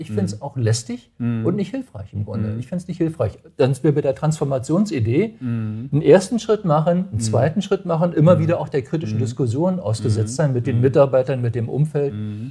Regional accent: Berlin, Germany; ich komme ja aus Berlin.

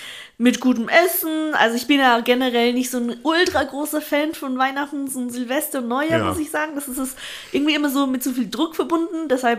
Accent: Austria; ich komme aus Österreich, wie die Kaiserin.

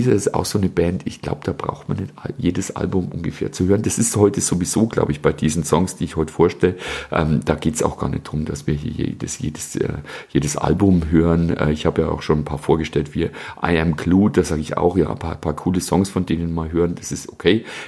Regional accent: Bavaria, Germany; da, wo ich herkomme, da in Bayern, da gibt's also kein Meer, nachweislich nicht.

